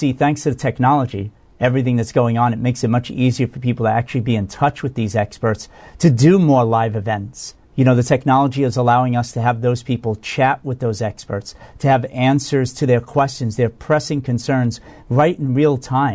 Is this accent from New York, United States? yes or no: yes; New York, United States; Are they trying to set me up because I'm from New York or something?